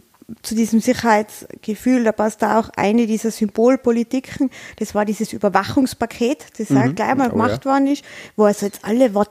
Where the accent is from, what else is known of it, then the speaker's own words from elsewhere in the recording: Tyrol, Austria; was uns als Tiroler natürlich am meisten schmerzt.